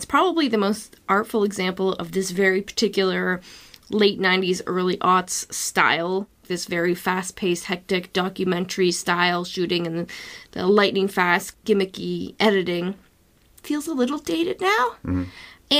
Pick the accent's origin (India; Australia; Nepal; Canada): Canada; you have to know that as a Canadian, it hurts me to say this